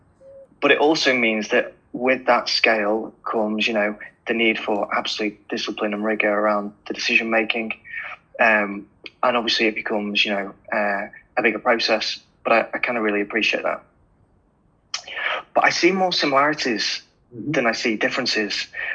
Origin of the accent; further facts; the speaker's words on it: Manchester, North West England, United Kingdom; maybe it helps because I'm from Manchester